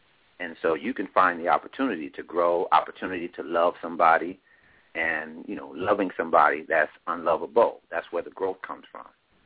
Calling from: Compton, California, United States; Yeah, and I'm calling from Compton, California.

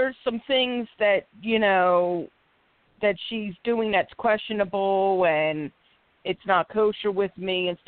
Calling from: Philadelphia, Pennsylvania, United States; I'm calling from Philadelphia, PA.

